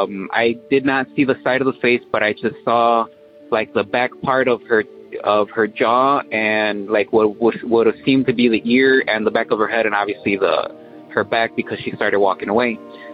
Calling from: Waukegan, Illinois, United States

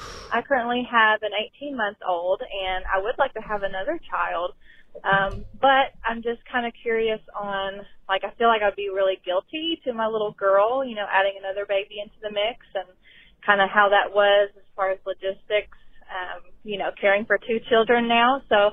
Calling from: Kentucky, United States; Hi, Christina. … I'm calling from Kentucky.

